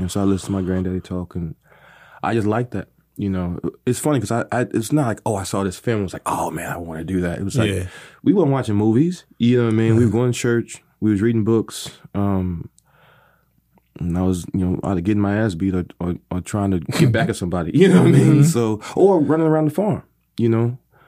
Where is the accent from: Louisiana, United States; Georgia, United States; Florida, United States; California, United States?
California, United States; Lompoc; born there; I was born in California.